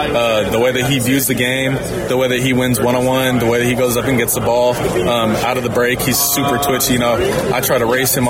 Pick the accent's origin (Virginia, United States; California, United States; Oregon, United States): Oregon, United States; I'm from Oregon